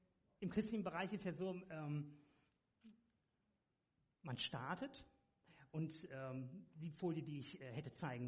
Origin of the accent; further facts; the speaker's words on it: Lübeck, Schleswig-Holstein, Germany; ich komme aus Lübeck.